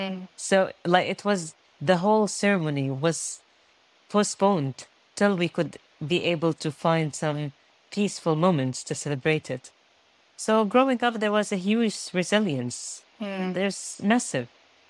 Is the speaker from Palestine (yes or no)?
yes; Gaza Strip, Palestine; me as a child growing up in Gaza